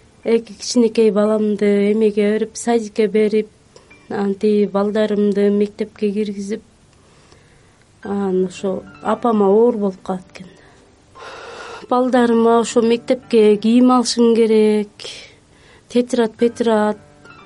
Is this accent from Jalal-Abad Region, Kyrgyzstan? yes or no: yes; Terek-Suu, Jalal-Abad Region, Kyrgyzstan; born there; now in Bishkek, Kyrgyzstan; Токтогул районунун Терексуу айылында туулгам. 35 жаштамын.